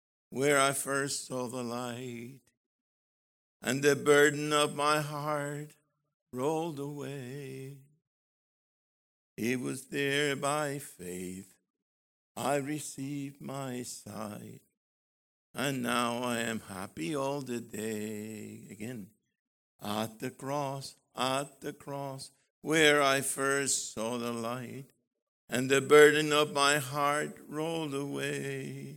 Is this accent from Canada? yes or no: no; Puerto Rico; first language Spanish; English is a second language; Everybody spoke Spanish, but we were all being taught English. That changed like 10 years later after I graduated. Then Puerto Ricans now had been taught English since they first started school.